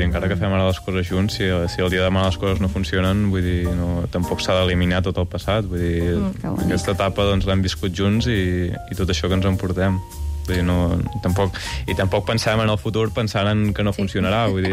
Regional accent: Banyoles, Catalonia, Spain; jo soc de Banyoles, ella és d'Euskadi, i jo a l'hivern estic a Font-romeu, a la Cerdanya

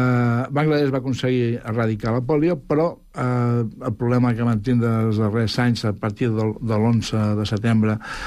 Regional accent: Catalonia, Spain; first language Aranese; Catalan is a second language; Parlaré en català perquè no sóc català, no, parlo aranès, però moltes errades, per tant m'estimo més parlar en català.

